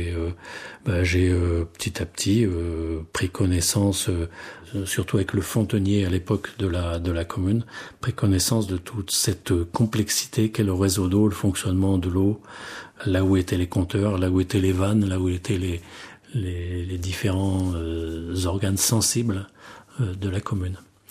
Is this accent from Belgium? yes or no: no; Caen, Normandy, France; born there; Moi, je ne suis pas né ici. Je suis né en Normandie. Je suis né à Caen. Et je suis dans le territoire depuis 1982.